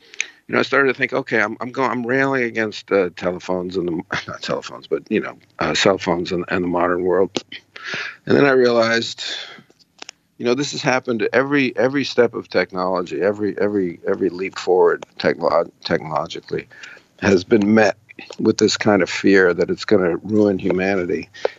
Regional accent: New York City, New York, United States; I'm a city boy. I was born and raised in New York City, so that's all research and faking it

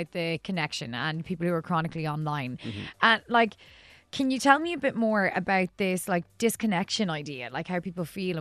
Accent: Galway, Connacht, Ireland; now in London, United Kingdom; Like, I'm from Galway, grew up in Galway. We had more clubs than hot dinners down there.

